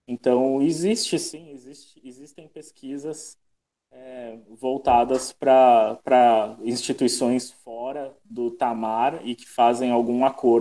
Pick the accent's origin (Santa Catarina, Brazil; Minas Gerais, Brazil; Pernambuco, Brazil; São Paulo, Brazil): São Paulo, Brazil; Santos; vim de uma cidade grande aí do litoral de São Paulo, vim de Santos e tô há 15 anos morando num lugar super isolado, né?